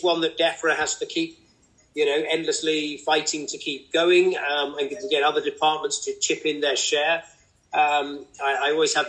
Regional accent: South West England, United Kingdom; I come from Cornwall, and the Eden Project's been a fantastic innovation again with global significance now.

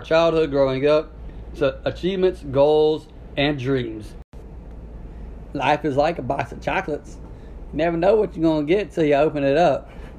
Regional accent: Natchitoches, Louisiana, United States; born there; Well, I was born in Natchitoches, Louisiana.

